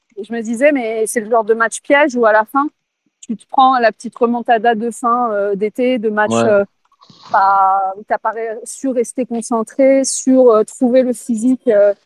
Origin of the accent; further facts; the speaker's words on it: Paris, Île-de-France, France; Franchement, je suis parisienne et je suis d'accord avec toi.